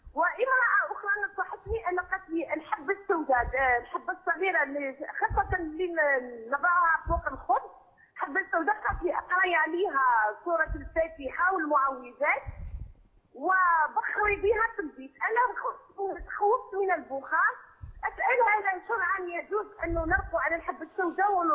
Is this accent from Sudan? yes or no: no; Algeria; ونحن عندنا في الجزائر قاعة مغلقة للنساء فقط